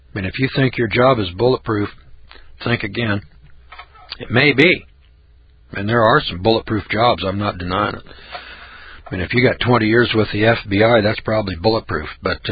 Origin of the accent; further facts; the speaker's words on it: Eureka, California, United States; I'm from a floodplain. I'm from Eureka, California. I worked my early years in the Eel River Valley.